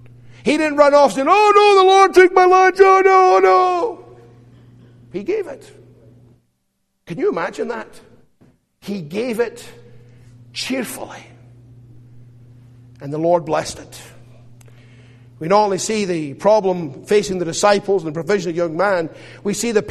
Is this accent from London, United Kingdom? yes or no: no; Scotland, United Kingdom; You know, I grew up in Scotland. You can probably tell that.